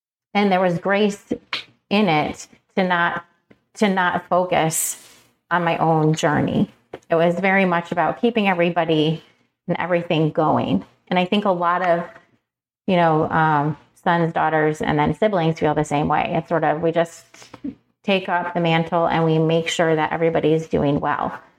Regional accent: New York, United States; our hometown where we grew up in New York.

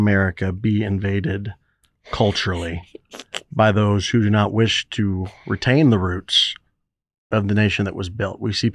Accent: Texas, United States; I'm from Texas, obviously.

